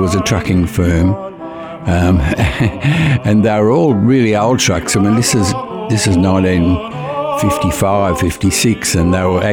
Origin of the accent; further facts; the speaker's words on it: Marrickville, New South Wales, Australia; born there; I was born in Marrickville 84 years ago, so a long time ago.